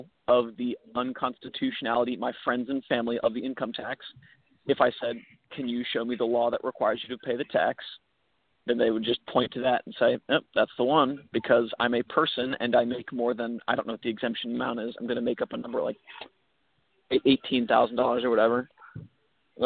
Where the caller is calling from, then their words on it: Connecticut, United States; I'm calling from Connecticut.